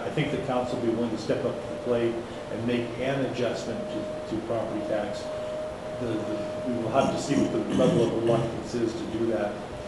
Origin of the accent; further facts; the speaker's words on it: Seattle, Washington, United States; I grew up in Seattle where we had Medic One